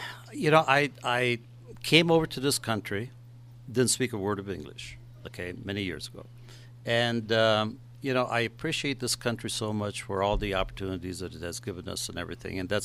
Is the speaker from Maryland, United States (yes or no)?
no; Keokuk, Iowa, United States; also born or lived in Budapest, Hungary / Michigan; I was born in Budapest, Hungary. We came over as immigrants through the Ellis Island and everything else in 51. And lived in Keokuk, Iowa, and then moved to Michigan.